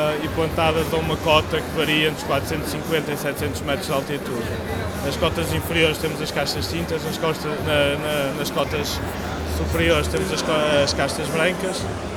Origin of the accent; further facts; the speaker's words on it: Douro, Portugal; Eu nasci no Douro, eu cresci no Douro, cresci no meio das vinhas. Para mim o Douro sempre foi uma paixão, desde miúdo, fazer vinhos também. Nasci numa quinta familiar onde havia a produção de vinhos e de uva.